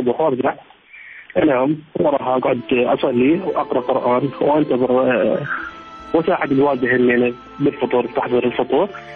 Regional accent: Diyala Governorate, Iraq; من محافظة ديالى، لاعب منتخب لذوي احتياجات خاصة

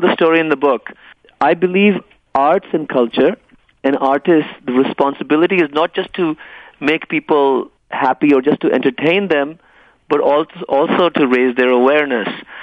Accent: Lahore, Punjab, Pakistan; because I grew up in Lahore and then studied in New York, and then came back to study medicine in Pakistan during a military dictatorship

